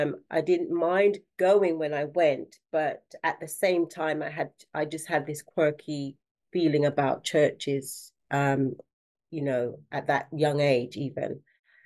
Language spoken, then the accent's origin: English; Guyana; born there; So, yeah, I was born in Guyana, and the ancestral family come from a part in Guyana called Berbice.